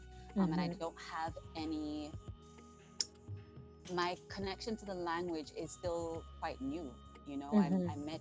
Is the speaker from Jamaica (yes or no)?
yes; Jamaica; also born or lived in United States; I grew up in Jamaica and a bit in the States too. And, you know, I grew up with my Jamaican family. I didn't grow up with anyone from Rwanda, even though my dad is Rwandan.